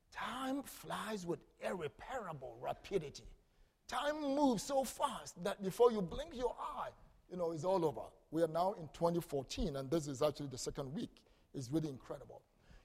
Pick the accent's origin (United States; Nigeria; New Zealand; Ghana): Ghana; English is a second language; back home in Ghana, where I come from, just as you enjoy my beautiful accent